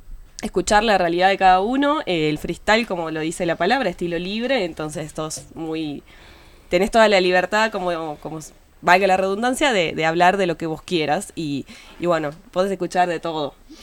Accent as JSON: {"language": "Spanish", "town": "Orán", "region": "Salta", "country": "Argentina", "said": "Oh, nosotros venimos de Orán."}